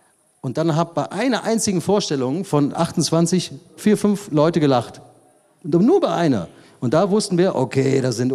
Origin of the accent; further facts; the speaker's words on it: Germany; Es ist schwer, weil also er ist Wiener, ich bin Deutscher, aber wir sind uns sehr ähnlich, komischerweise.